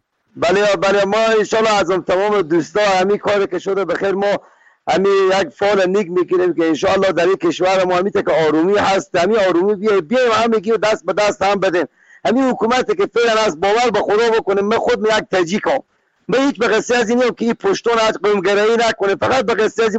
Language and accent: Persian; Afghanistan; چون ما خود ما افغانیم